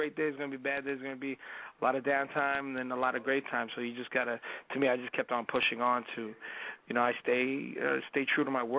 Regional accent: Canada; being a Canadian recording artist sometimes is a lot of different challenges that you got to go through.

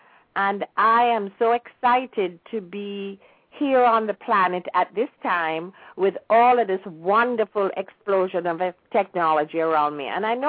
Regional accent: Jamaica; moved away; I am just so proud of all that I have to celebrate from being blessed by being born and raised in Jamaica.

